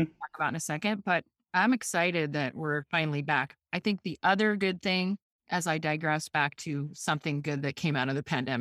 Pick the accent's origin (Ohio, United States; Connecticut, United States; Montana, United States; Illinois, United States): Montana, United States; Missoula; moved away as an adult; now in Seattle, United States; But, you know, I'm originally from Missoula. Yeah. And grew up there, born and raised, and, you know, moved to Seattle to go to school in 1987 and never came back to Montana